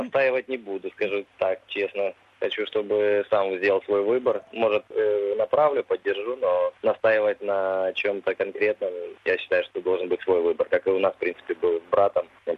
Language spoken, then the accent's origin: Russian; Mykolaiv, Mykolaiv Oblast, Ukraine; Я сам из Николаева, и семья у меня там, у меня жена, ребенок